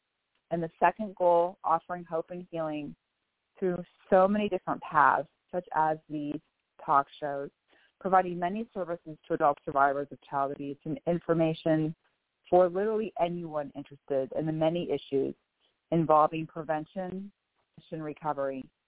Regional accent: Bellevue, Washington, United States; I'm from Bellevue, Washington.

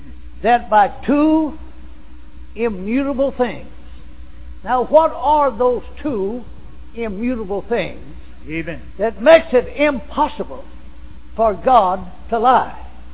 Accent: Philadelphia, Mississippi, United States; I came from Philadelphia, Mississippi, about 75 miles northeast of Jackson, and I went right back close to home.

